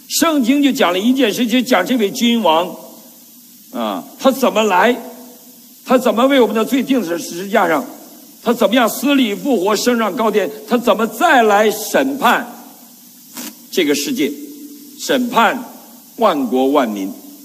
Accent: Northeast China, China

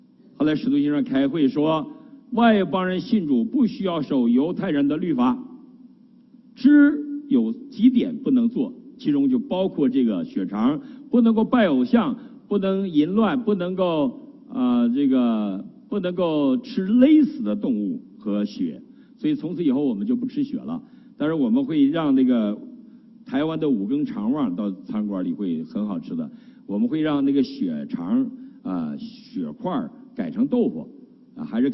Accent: Heilongjiang, China; 我也想到我的家乡那块地，我们家原来在中国东北黑龙江省万奎县。我们叫吴井子啊，小名叫吴井子最早。那么吴井子我们家有一个屯叫浅水六啊，

